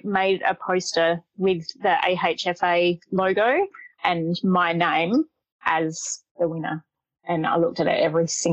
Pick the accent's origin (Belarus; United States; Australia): Australia; Adelaide, South Australia; So I'm from Adelaide, South Australia